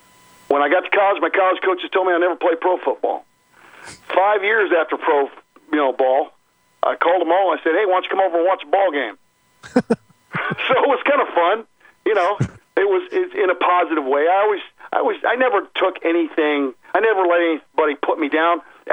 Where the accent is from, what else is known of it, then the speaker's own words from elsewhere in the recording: Seminole, Florida, United States; playing in Tampa Stadium in my hometown, being That's from Seminole, you know, I just loved it